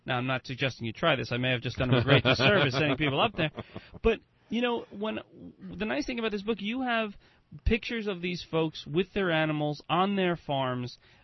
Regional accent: New Jersey, United States; now in Jersey City, United States; I live up in Jersey City, but I've known about Fiore's since, I was 22, because I'm from North Jersey in general, but I wasn't as close. I was in Essex County.

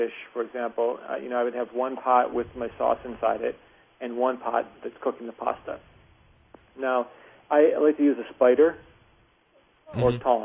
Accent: Cleveland, Ohio, United States; I grew up in Cleveland

